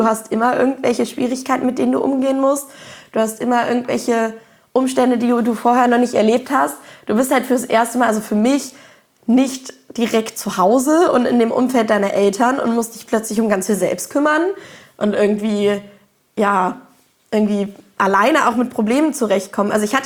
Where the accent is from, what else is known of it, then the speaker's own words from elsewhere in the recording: Berlin, Germany; ich komme aus Berlin, meine Eltern haben genug Geld, um mir vieles zu ermöglichen.